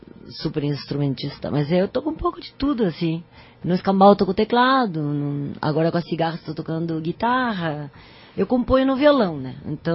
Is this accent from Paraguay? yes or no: yes; Asunción, Paraguay; Bom, eu sou de Assunção, Paraguai.